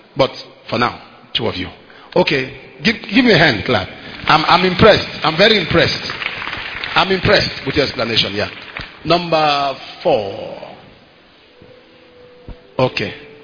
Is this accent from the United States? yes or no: no; Nigeria; I'm a Jew. I'm from Nigeria.